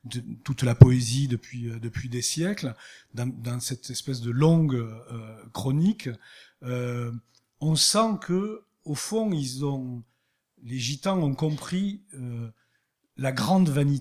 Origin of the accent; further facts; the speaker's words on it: Cádiz, Andalusia, Spain; Je suis de Cadiz, ça veut tout dire.